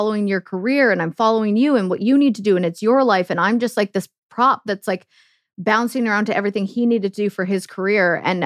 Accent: Canada; living the dream as a Canadian

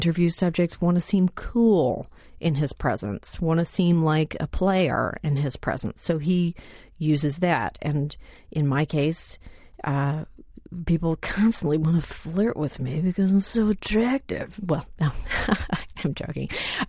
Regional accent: Canada; born there; I'm Canadian by birth.

